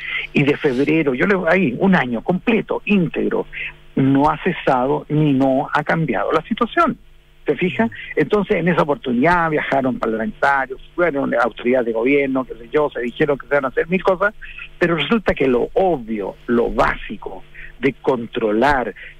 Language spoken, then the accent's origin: Spanish; Iquique, Tarapacá, Chile; Yo soy iquiqueño, he visto la evolución que ha tenido la criminalidad.